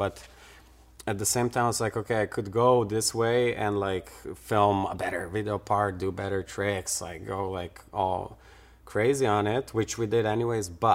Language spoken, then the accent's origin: English; Slovenia; I was from Slovenia. Nobody even knew where Slovenia is, you know.